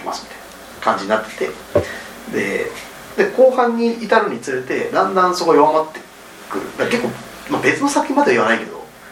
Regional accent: Saitama, Japan; 僕は埼玉出身だけど

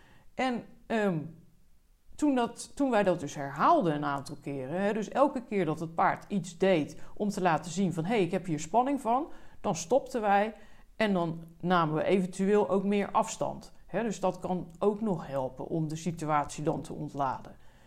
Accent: The Hague, South Holland, Netherlands; born there; ik ben in Den Haag geboren

